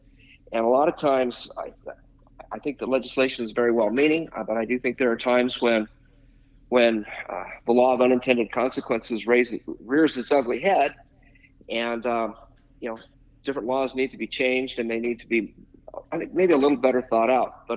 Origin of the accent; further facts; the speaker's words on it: Rawlins, Wyoming, United States; I was born and raised in Rawlins, Wyoming. My father was a railroad engineer